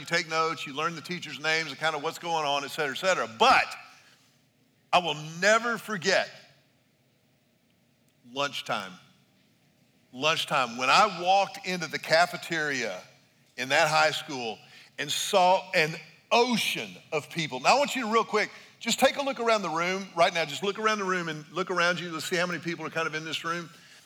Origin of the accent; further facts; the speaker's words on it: Houston, Texas, United States; I had always gone to the kind of the small school that was a part of the church I grew up in Houston.